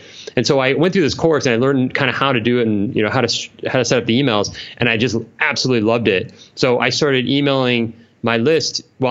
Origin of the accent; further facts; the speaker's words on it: California, United States; now in Southern California, United States; like I grew up in Northern California, the beaches up there are just kind of like foggy and there it's really hardly ever sunny.